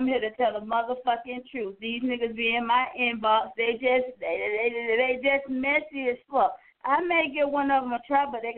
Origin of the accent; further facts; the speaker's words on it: Cocoa, Florida, United States; They know me. I'm from Cocoa, Florida. A bitch know me.